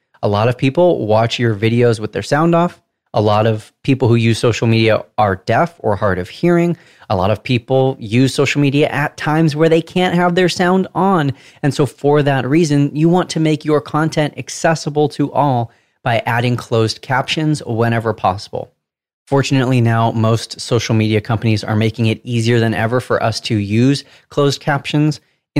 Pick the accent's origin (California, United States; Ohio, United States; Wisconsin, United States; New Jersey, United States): California, United States; accent: Southern California; Sometimes I don't always trust the computer to accurately hear what I'm saying and decipher my Southern California accent.